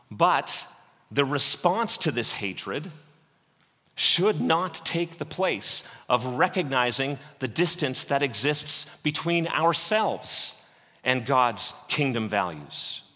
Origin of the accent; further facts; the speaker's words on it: Canada; And being that I'm a Canadian socialist, all the prizes are the same.